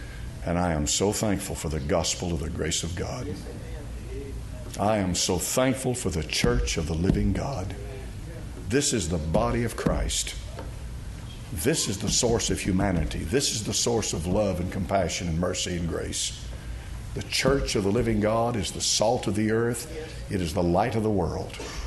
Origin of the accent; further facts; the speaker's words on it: Knoxville, Tennessee, United States; born there; For I was born in Knoxville, Tennessee.